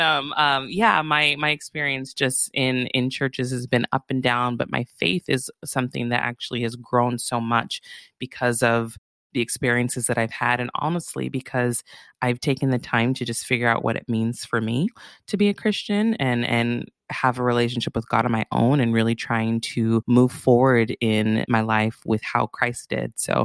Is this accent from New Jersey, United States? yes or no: no; Santa Barbara, California, United States; especially knowing that I was born and raised in Santa Barbara